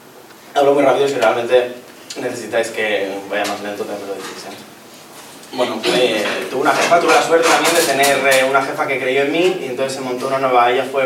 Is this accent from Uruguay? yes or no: no; Bilbao, Basque Country, Spain; yo vengo de Bilbao, como os lo he dicho, una ciudad maravillosa que os invito a que la visitéis si no habéis ido ya.